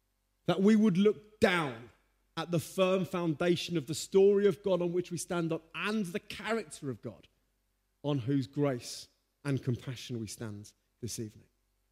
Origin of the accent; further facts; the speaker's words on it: Birmingham, West Midlands, United Kingdom; I met him in Quinton. I grew up in Quinton. Anyone from Quinton? No, it's fine, but it's Birmingham.